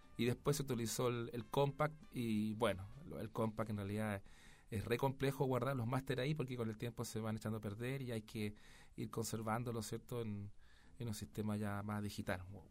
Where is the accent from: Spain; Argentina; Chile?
Chile; Yo como músico chileno agradezco mucho